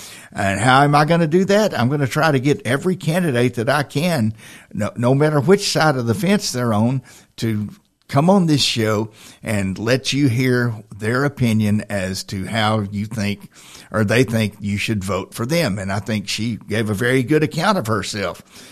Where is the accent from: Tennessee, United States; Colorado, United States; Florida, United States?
Tennessee, United States; my mother said she was going to send me to reform school if I didn't behave when I was growing up in Tennessee.